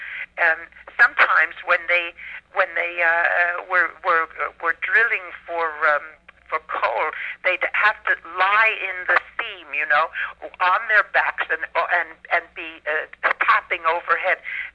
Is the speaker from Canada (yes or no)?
yes; Canada; now in Chicago, United States; I lived in Chicago. That's where I lived. I came from Canada, but I lived in Chicago.